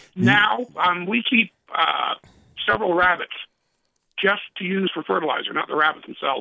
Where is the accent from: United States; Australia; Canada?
Canada; I'm from Canada originally.